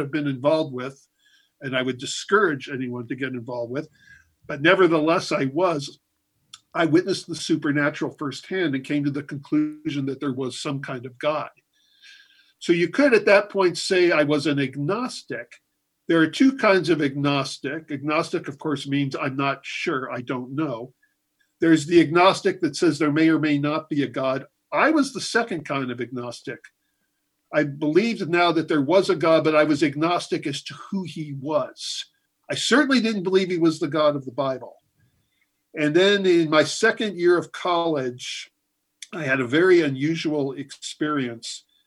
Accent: San Jose, California, United States; also born or lived in Miami Beach, Florida; Okay, well, I was born in Miami Beach, Florida, but from 6 years old on, I grew up in San Jose, California. So I consider myself a Californian growing up.

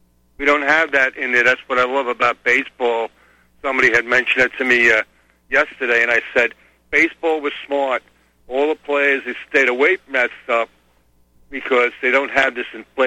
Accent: New York, United States; You know, John, I'm rooting for the Astros, and I'm a New Yorker

